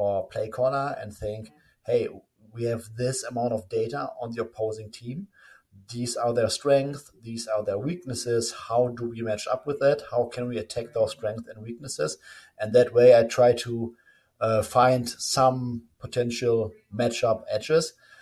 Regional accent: Germany; English is a second language; growing up in Germany, like everyone at some point becomes dedicated to soccer in some form.

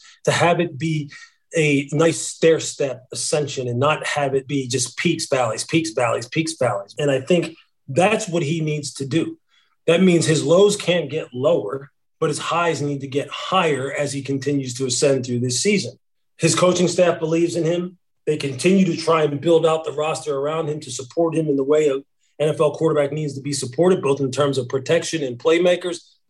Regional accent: Pennsylvania, United States; back to when I was a kid growing up in Southeastern PA.

